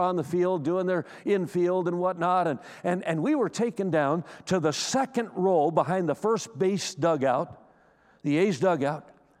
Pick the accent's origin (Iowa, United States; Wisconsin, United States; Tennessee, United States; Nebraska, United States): Wisconsin, United States; Now, I'm from Wisconsin. I never left the state of Wisconsin until I went to college, and I went a mile and a half to college from my house.